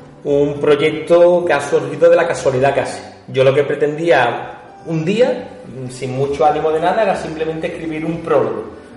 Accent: Cádiz, Andalusia, Spain; porque yo soy de Cádiz, no podía ser de otra manera

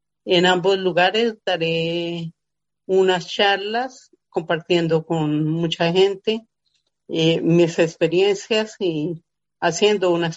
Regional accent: Colombia; now in Barcelona, Spain; Mi sede es la ciudad de Barcelona. Tuve que salir de Colombia por amenazas de muerte contra mi vida. Estoy en Barcelona

